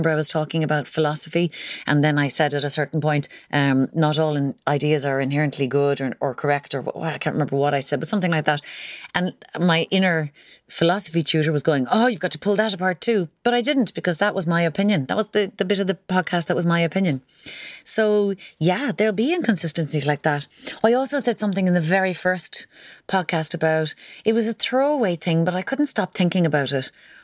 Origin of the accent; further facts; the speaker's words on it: Kinsale, Munster, Ireland; my absolutely ridiculous accent. I'm from Kinsale in County Cork.